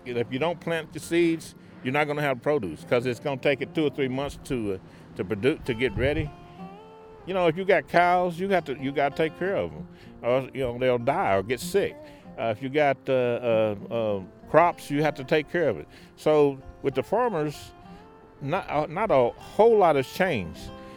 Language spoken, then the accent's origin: English; Haskell, Oklahoma, United States; And I'm from Haskell, Oklahoma. I was born and raised here in Oklahoma.